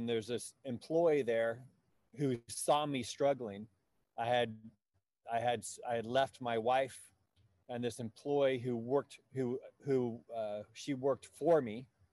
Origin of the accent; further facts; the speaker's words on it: Redwood City, California, United States; my parents allowed me to stay in the room that I grew up in Redwood City.